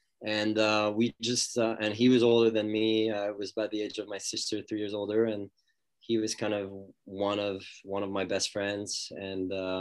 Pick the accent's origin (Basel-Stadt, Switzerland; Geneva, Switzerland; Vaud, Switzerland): Vaud, Switzerland; Pully; Lausanne. Actually, I grew up in Puy, which is part of the greater Lausanne.